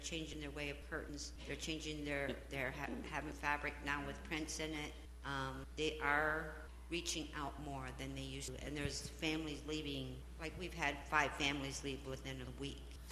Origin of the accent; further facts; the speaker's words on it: Ohio, United States; Hi, I'm from Geauga County, which is up by Cleveland, like southeast of Cleveland. I just know for a fact, born and raised there, Amish.